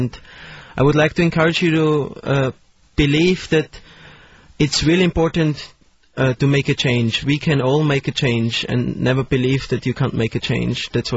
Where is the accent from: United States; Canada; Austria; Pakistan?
Austria; Well, I'm from Austria.